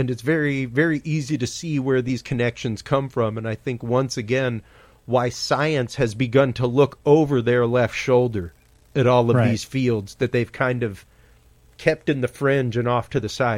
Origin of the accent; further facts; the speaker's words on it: Houston, Texas, United States; I'm from Houston, Texas.